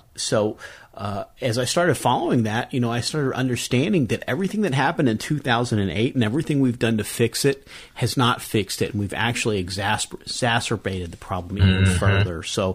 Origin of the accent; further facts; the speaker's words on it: Kentucky, United States; I grew up in Kentucky. Both of my grandparents had farms.